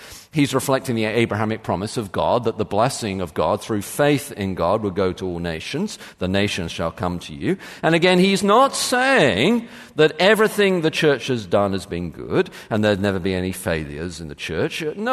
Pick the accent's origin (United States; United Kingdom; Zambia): United Kingdom; even in my home country, the United Kingdom